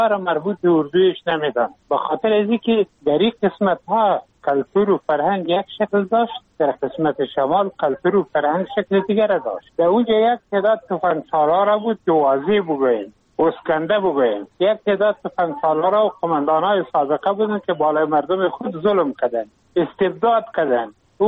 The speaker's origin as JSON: {"language": "Persian", "country": "Afghanistan"}